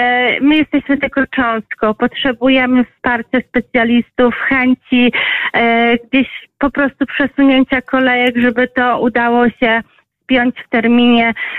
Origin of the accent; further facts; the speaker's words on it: Lublin, Lublin Voivodeship, Poland; Ja miałam ten komfort, że jestem z Lublina